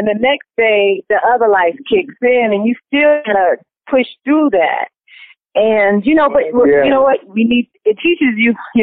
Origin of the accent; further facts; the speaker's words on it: New York, United States; because I am from New York, and I'm jaded.